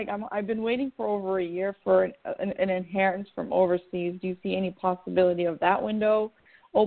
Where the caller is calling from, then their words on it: Irvine, California, United States; I'm calling from Irvine, California.